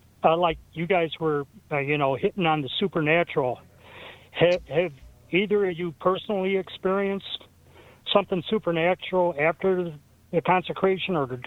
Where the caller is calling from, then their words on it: Ann Arbor, Michigan, United States; Yeah, I'm from Ann Arbor and listening to you guys on Ave Maria Radio.